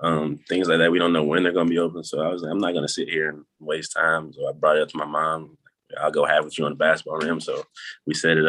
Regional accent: Indianapolis, Indiana, United States; because we're from Indianapolis area.

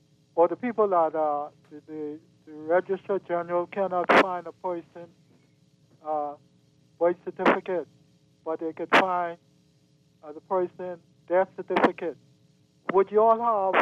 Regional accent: Auckland, New Zealand; born there; I was born in Auckland, right? And in Auckland, I first went to school in Auckland, right?

